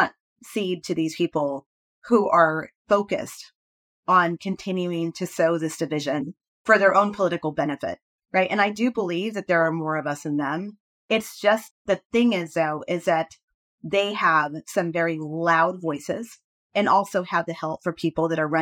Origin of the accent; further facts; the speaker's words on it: El Paso, Texas, United States; I am from the Southwest and I have family in Nevada and spent a lot of time traveling in the Southwest region growing up in Texas, in El Paso.